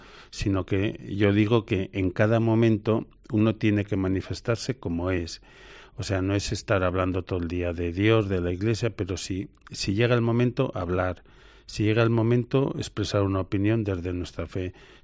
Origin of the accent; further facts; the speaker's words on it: Aragon, Spain; also born or lived in Valencia / Castellón / Alicante / Barcelona; Yo soy de Aragón, vecino, pero prácticamente mi vida ha discurrido pues en todo el Levante. He estado en Valencia, he estado en Castellón, he estado en Alicante, he estado en Barcelona, pues unos 8 o 10 años en cada uno de estos sitios.